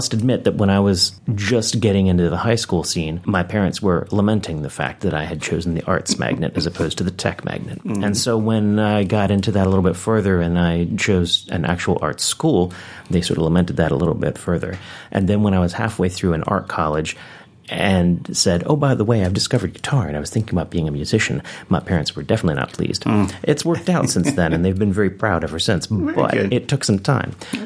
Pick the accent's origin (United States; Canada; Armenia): United States; Maryland; I grew up in PG County, so not too far away from here.